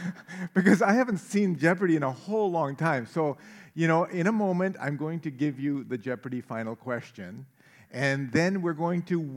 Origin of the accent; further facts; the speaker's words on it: Powell River, British Columbia, Canada; There's something nostalgic that comes over me whenever I come to the Comox Valley, and it's because I grew up in Powell River.